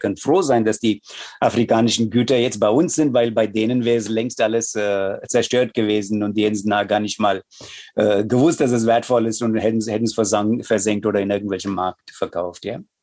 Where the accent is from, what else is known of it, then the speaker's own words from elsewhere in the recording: India; ich möchte auch als Inder und auch als Inder, der hier im Westen lebt, möchte ich wirklich klarstellen.